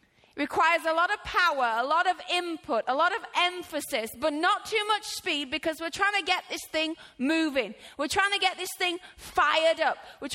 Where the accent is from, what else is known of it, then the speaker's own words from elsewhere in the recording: United Kingdom; But seeing as I'm British and we drive stick shifts, I reckon I've got the upper hand already.